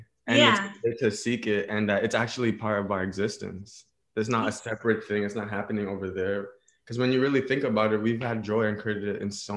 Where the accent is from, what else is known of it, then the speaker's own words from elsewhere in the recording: New York City, New York, United States; I'm from New York City, uptown specifically, the Bronx.